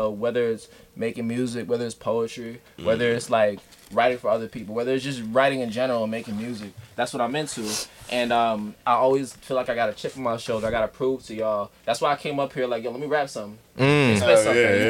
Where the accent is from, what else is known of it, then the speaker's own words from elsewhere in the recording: New York, United States; I'm a New York rapper, guys. I was born in New York. I was raised there for a majority of my life.